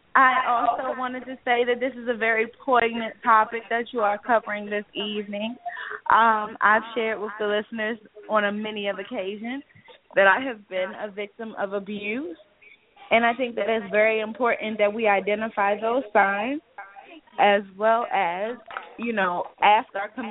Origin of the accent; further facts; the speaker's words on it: Washington, District of Columbia, United States; In my hometown of D.C., they have a practice that they can arrest both parties.